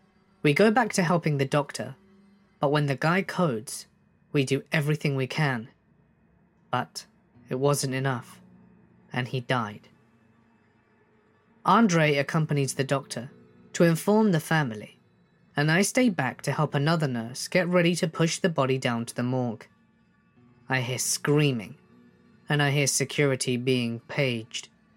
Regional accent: Midwest, United States; moved away as an adult; now in New Orleans, United States; I am originally from the Midwest, a tiny sleepy town of less than a couple of thousand people, so New Orleans was a culture shock for me.

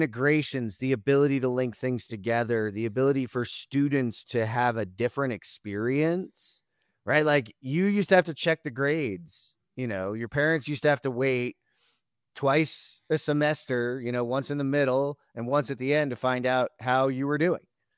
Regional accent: New Jersey, United States; And for those that don't know, I'm from New Jersey originally. So we're getting back onto the East Coast into my territory.

